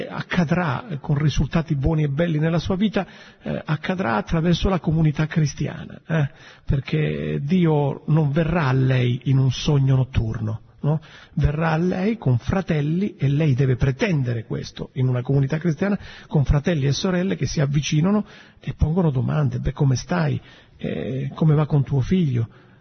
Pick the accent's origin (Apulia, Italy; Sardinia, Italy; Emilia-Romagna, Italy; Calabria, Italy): Calabria, Italy; Isola di Capo Rizzuto; now in Noto, Italy; Io sono vescovo a Noto, ma sono anch'io calabrese, sono di Isola Capo Rizzuto, provincia